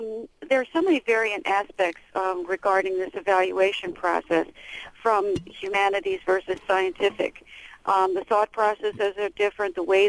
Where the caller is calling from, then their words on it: Durham, North Carolina, United States; I'm from Durham.